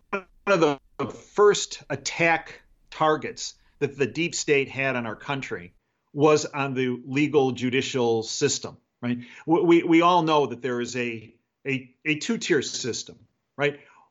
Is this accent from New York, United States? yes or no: no; Chicago, Illinois, United States; I grew up in Chicago. Okay. I grew up in the suburbs of Chicago, lived in the city of Chicago. My family's from the south side of Chicago.